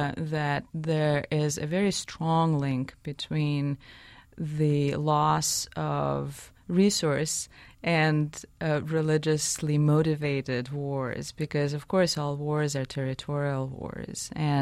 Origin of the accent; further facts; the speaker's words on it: Russia; I grew up in the global south, but I grew up in the Soviet Union, so my global south was very far north at the 60th parallel.